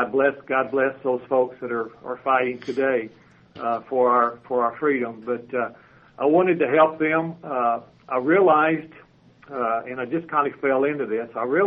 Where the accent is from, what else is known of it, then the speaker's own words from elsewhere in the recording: Oklahoma, United States; now in Texas, United States; I grew up in Oklahoma, got my education there, went to a small teacher's college in northeastern Oklahoma